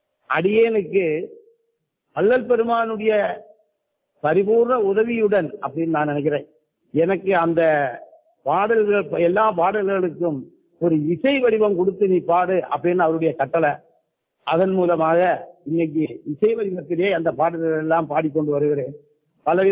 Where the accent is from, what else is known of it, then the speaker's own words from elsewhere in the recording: Tamil Nadu, India; moved away as an adult; now in Chennai, India; என்னுடைய சொந்த ஊர் வந்துட்டு கன்னியாகுமரி மாவட்டம், கேரளா ஊர் பக்கத்து தேசம். ஆகையினால் நான் படித்ததெல்லாம் மலையாளம்தான். நான் 68 SSLC படித்ததெல்லாம் மலையாளம்தான். 72 நான் சென்னைக்கு வந்தேன்.